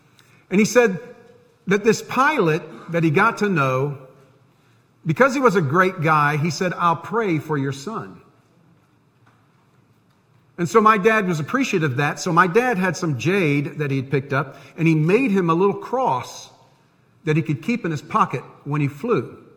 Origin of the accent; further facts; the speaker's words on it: Tampa, Florida, United States; he was stationed at MacDill Air Force Base in Tampa, which is why I grew up in Tampa.